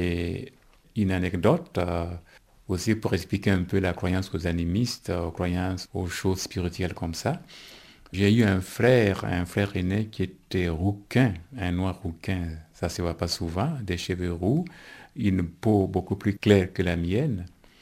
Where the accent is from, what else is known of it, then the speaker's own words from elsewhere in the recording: Burkina Faso; Je me sens plus adapté ici qu'au Burkina Faso, qui est quand même mon pays d'origine.